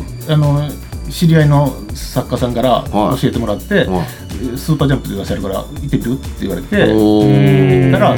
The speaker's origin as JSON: {"language": "Japanese", "region": "Wakayama", "country": "Japan", "also_born_or_lived": "Osaka", "moved": "as an adult", "said": "和歌山ですね。"}